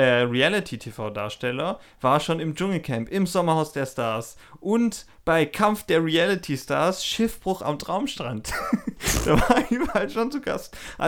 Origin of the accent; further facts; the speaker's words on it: Stuttgart, Baden-Württemberg, Germany; in der Nähe meiner Heimat Stuttgart in Fellbach